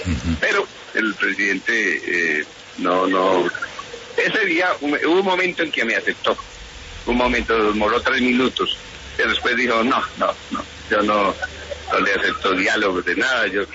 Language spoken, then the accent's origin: Spanish; Génova, Quindío, Colombia; él es de la Tebaida Quindío, yo soy de Génova, nos entendemos en el lenguaje, en los gestos, en todo eso